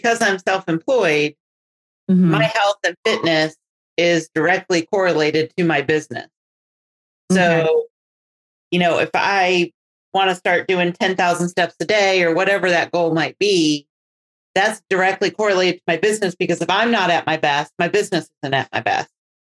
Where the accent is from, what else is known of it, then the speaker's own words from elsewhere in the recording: Wisconsin, United States; at least what I can recall from growing up in Wisconsin.